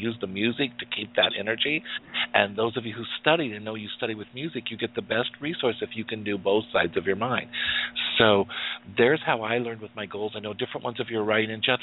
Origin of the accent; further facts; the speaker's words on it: Wyoming, United States; I come from a very rural place. I come from Wyoming. A lot of people didn't realize that he was even a state till recently.